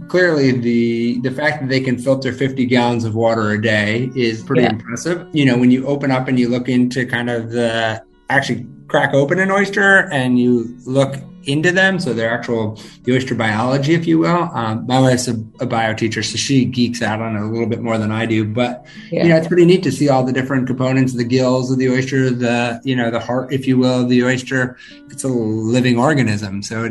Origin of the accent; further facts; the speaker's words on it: Vermont, United States; also born or lived in Maine; I grew up spending my summers here. As I mentioned at the beginning, I'm actually from Vermont, but spending summers here.